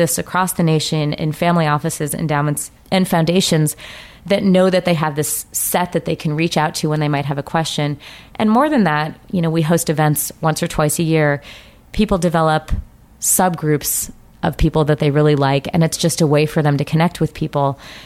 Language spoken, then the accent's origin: English; Colorado, United States; I've been a big skier since I was 3 years old. I grew up in Colorado.